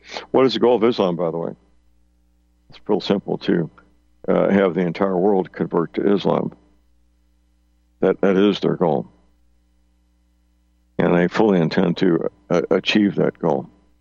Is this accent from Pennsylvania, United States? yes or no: no; St. Louis, Missouri, United States; There's a large Muslim community in my hometown, St. Louis.